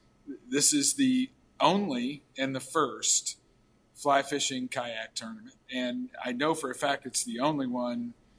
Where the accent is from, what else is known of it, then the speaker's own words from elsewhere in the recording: Republic, Missouri, United States; I'm from Republic, Missouri.